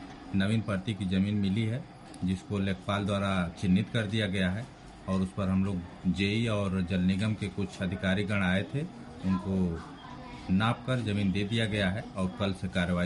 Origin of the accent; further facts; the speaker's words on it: Jalalabad, Uttar Pradesh, India; ग्राम post Jalalabad, जिला गाजीपुर का मूल निवासी हूँ।